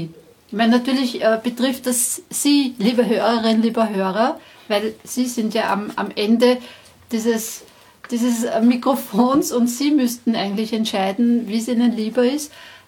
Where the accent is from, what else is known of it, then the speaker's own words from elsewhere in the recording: Austria; wir haben das Du und das Sie bei uns in Österreich oder im deutschsprachigen Raum.